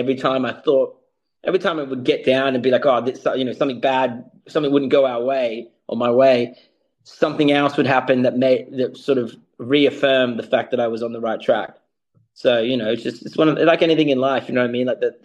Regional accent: Brisbane, Queensland, Australia; I just arrived back in Brisbane, Australia, my hometown.

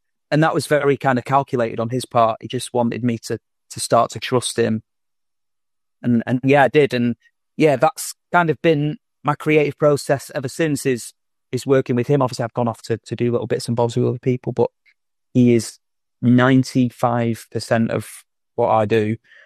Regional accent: Fleetwood, North West England, United Kingdom; I'm from Fleetwood originally. I was born in Blackpool, but I grew up in Fleetwood, which, if you know Fisherman's Friends, it's where they're made.

